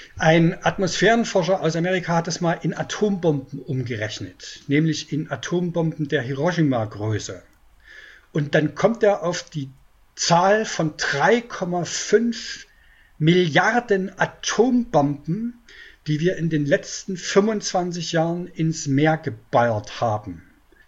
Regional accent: Brandenburg, Germany; Ich bin Brandenburger, ich liebe den Wald.

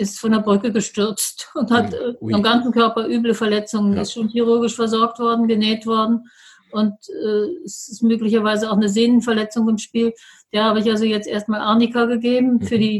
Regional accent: Frauenfeld, Thurgau, Switzerland; Also ich komme aus dem Raum Frauenfeld

